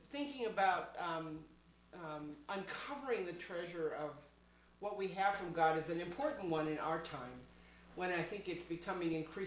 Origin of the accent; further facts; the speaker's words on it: Seattle, Washington, United States; I mean, I'm from Seattle, so it's really easy to, easy is the wrong word.